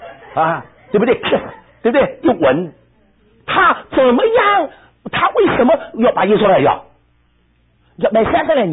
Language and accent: Chinese; Shanghai, China; 我上海人啊，我上海人，我说你原谅我啊。